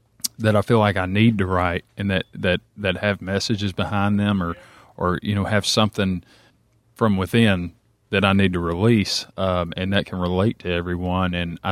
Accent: Russellville, Alabama, United States; also born or lived in Florence; Originally, I'm from Russellville. I've lived about the last 2 years over in Florence, but we recently moved back over into the Hester Heights area. And my whole life, I've grown up here, so I knew I had to come back home.

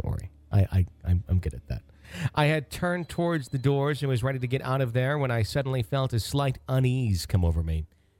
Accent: Louisville, Kentucky, United States; both my mother and I experienced while growing up in Louisville, Kentucky.

